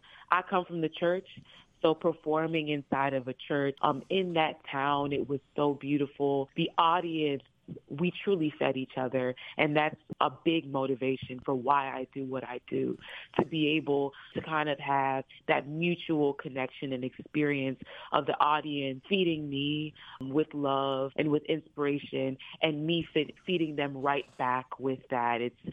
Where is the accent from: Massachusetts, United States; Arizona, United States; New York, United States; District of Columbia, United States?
District of Columbia, United States; Washington; I've added a few things that remind me of my hometown, Washington, D.C., and that remind me of my alma mater, Howard University.